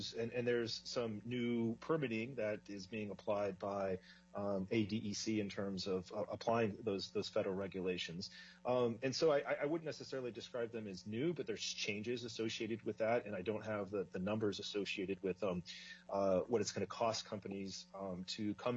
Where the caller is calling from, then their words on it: Anchorage, Alaska, United States; I'm calling in from Anchorage today.